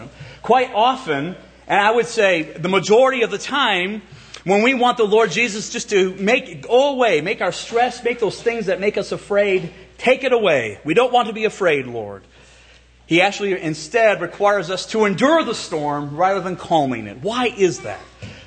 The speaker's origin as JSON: {"language": "English", "region": "Midwest", "country": "United States", "tie": "born or raised there", "said": "I grew up near Lake Michigan."}